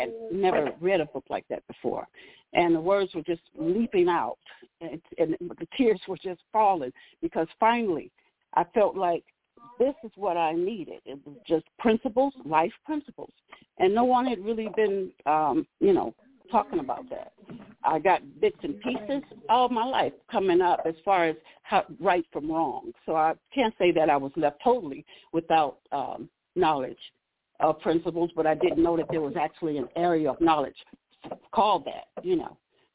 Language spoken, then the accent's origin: English; Cleveland, Ohio, United States; moved away as an adult; also born or lived in San Diego, California; I was born in Cleveland, Ohio on May 18th, 1954. And I lived in Cleveland up until I was 21, at which time I moved to California, San Diego.